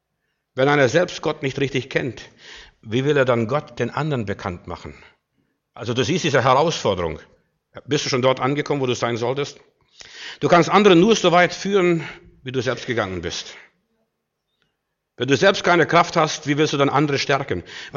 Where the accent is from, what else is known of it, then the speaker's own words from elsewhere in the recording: Bavaria, Germany; Wir sind ja in Bayern groß geworden, so ziemlich, also vieles in Bayern erlebt.